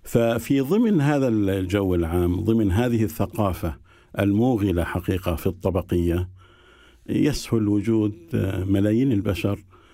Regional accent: India; Arabic is a second language; عندنا في الهند المجتمع متكون من 4 طبقات

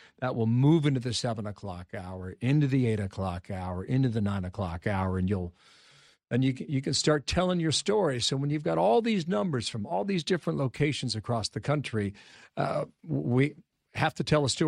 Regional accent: Ohio, United States; There's a couple in my home state of Ohio, Ohio District 1

